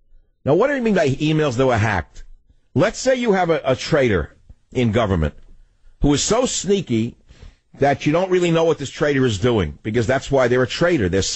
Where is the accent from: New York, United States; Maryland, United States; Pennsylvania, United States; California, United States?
California, United States; San Francisco; And now in my hometown of San Francisco, the dirtiest, sickest city in America, Dee Dee on line 5.